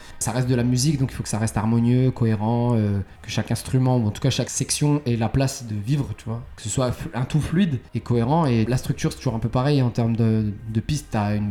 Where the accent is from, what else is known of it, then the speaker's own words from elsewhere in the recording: France; j'ai appris un peu à parler arabe, j'ai appris beaucoup de choses sur l'histoire, la religion, etc. Tout en ayant grandi dans un pays comme la France. Je suis aussi d'origine portugaise